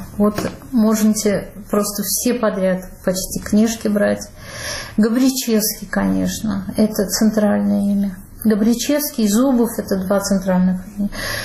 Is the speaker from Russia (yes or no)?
yes; Russia; moved away as an adult; now in France; И я уехала из России, мне было 26 лет, я была девочка, по нынешним стандартам, молодая женщина, прошло больше 20 лет.